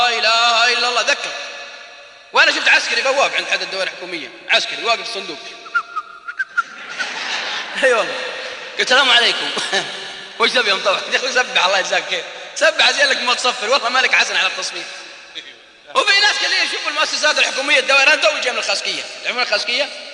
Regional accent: Al-Qassim, Saudi Arabia; والله واحد عندنا في القصيم

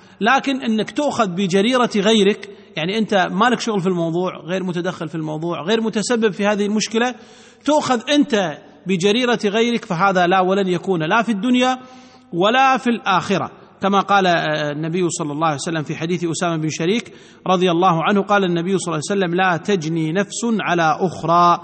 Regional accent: Kuwait; حتى في النظام الأمني عندنا في الكويت

